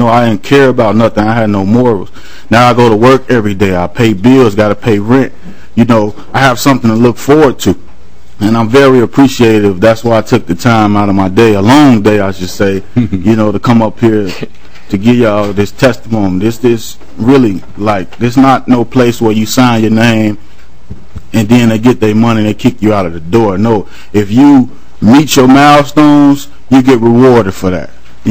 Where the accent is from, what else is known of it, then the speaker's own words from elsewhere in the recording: Chicago, Illinois, United States; now in Minnesota, United States; I come from Chicago, and the life that I was living in there, it kind of like gave me barriers to seek resources due to gang territories and such like that. So I came to Minnesota in search of a new life.